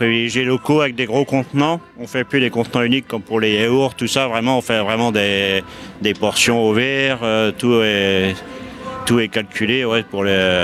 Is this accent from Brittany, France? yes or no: yes; Bréal-sous-Montfort, Brittany, France; Moi, je suis natif de Bréal